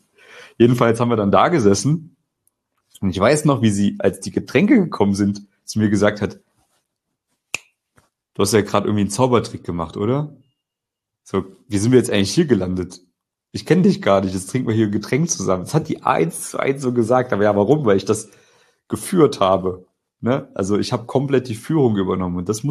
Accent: Germany; Ich komme ja aus Deutschland, hörst du ja wahrscheinlich. Piefke, oder? Haha.

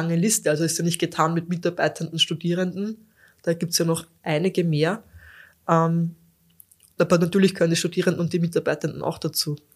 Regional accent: Lower Austria, Austria; Wir sind beide aus dem Waldviertel.

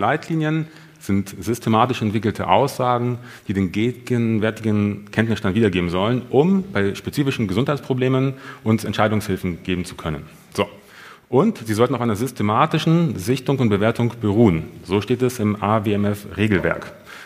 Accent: Kiel, Schleswig-Holstein, Germany; in Kiel, wo ich herkomme.

